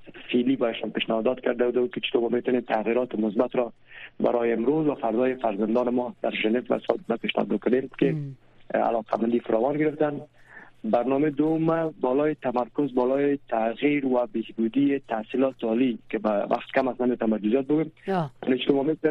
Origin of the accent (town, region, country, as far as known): Afghanistan; now in Switzerland